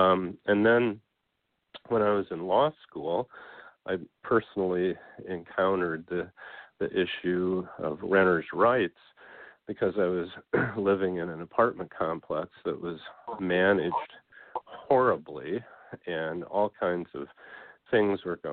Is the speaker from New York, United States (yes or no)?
no; Goshen, Indiana, United States; starting a Walk for Hunger in my hometown, Goshen, Indiana.